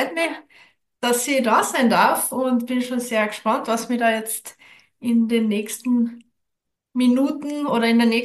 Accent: Villach, Carinthia, Austria; Nein, ich bin ursprünglich aus Kärnten und kann man wahrscheinlich recht schwer nicht hören.

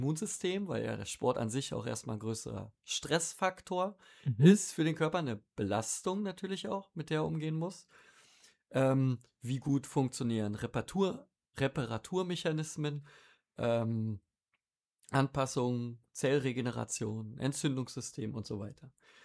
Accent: Berlin, Germany; ich komme auch aus Berlin

